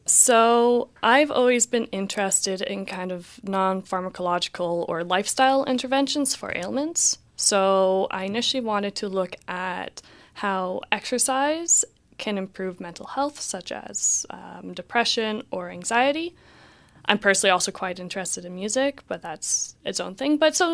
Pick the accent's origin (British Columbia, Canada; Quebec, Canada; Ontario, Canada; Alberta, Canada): Alberta, Canada; Calgary; now in Victoria, Canada; Fortunately, I'm also from Calgary, so moving to Victoria was already my first time moving away from home.